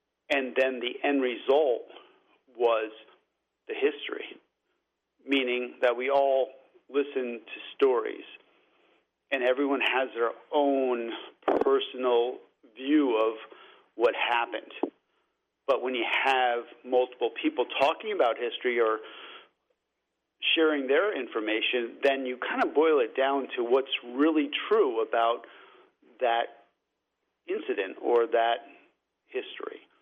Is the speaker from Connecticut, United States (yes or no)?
yes; Danbury, Connecticut, United States; I grew up in the Danbury area, so that was the only area that I was aware of that had floods.